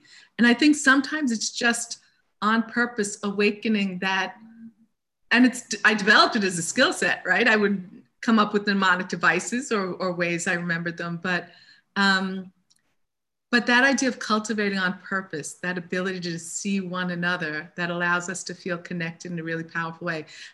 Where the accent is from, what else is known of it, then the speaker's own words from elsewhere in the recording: Queens, New York, United States; born there; I was born in Queens, New York, which is one of the most diverse, you know, places in our country. I moved away, but the second I could, as an adult, move back, I spent most of my adult life in Queens.